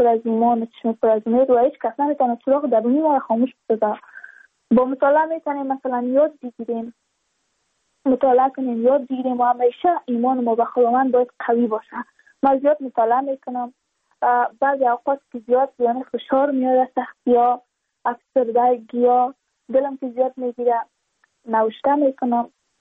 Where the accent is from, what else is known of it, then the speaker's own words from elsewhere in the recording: Badakhshan, Afghanistan; چون ما از بدخشان هستیم، یعنی منطقای دور دستش،